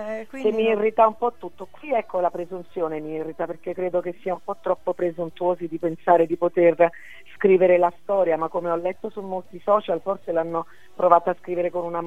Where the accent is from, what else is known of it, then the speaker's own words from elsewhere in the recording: Southern Italy, Italy; Io sono una terrona proprio nell'animo, inside, e sono una meridionale che ama il mare